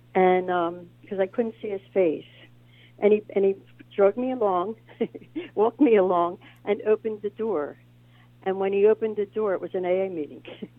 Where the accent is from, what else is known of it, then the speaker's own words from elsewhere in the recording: Philadelphia, Pennsylvania, United States; And I grew up in South Philly in St. Edmund's Parish, and they had this fire escape.